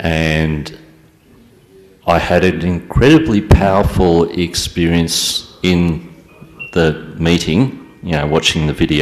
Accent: Australia; from Australia, 39 years in Gyan.

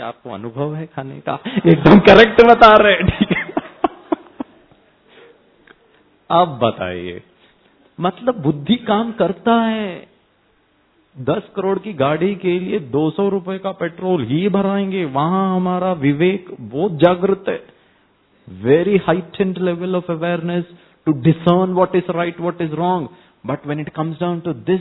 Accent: North India, India; also born or lived in Kerala; मैं भी केरला से ही हूं, हाँ मैं केरला का रहने वाला हूं, लेकिन मेरा जन्म और मैंने पढ़ाई सब नॉर्थ इंडिया में की है।

